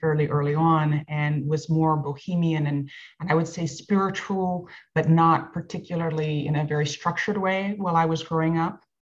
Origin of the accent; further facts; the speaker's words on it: Madison, Wisconsin, United States; also born or lived in Chicago; I was born in Chicago, but raised in Madison, Wisconsin in the 70s.